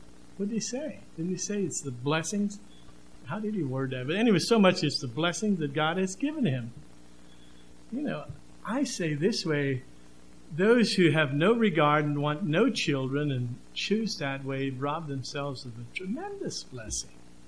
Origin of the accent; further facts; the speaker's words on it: Pennsylvania, United States; My wife and I come from a diverse background. She was from the state of Ohio. I was from Pennsylvania. Our homes were very different.